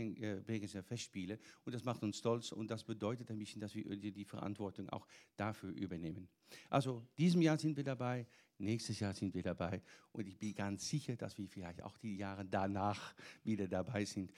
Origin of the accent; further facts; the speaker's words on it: Netherlands; Also ich bin aufgewachsen in den Niederlanden, wie gesagt